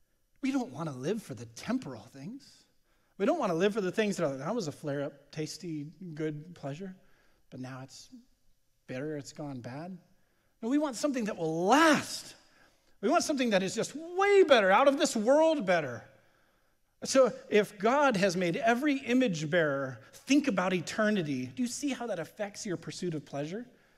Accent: California, United States; We grew up in Southern California, so Disneyland was not super high priced back then

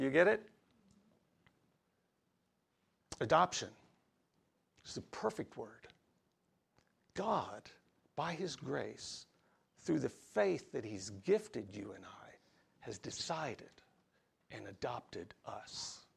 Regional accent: Illinois, United States; I'm from Southern Illinois

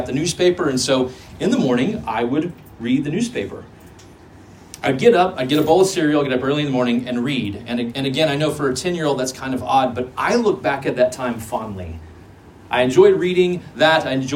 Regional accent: Dallas, Texas, United States; so I grew up in Texas, in the city of Dallas.

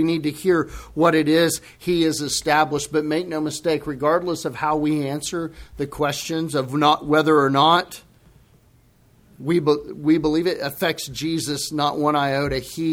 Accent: Texas, United States; I'm from the Republic of Texas, and I sound like I'm from the Republic of Texas.

